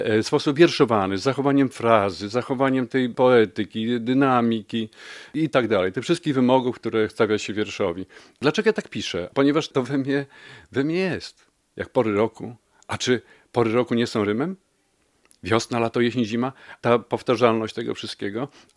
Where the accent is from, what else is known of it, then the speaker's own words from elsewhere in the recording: Toruń, Kuyavian-Pomeranian Voivodeship, Poland; jestem z Torunia, urodzony w Toruniu